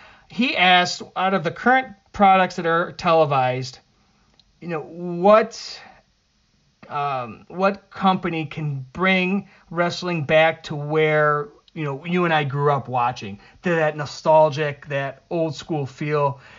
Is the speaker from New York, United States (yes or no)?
yes; Buffalo, New York, United States; they used to have that up when I grew up in Buffalo.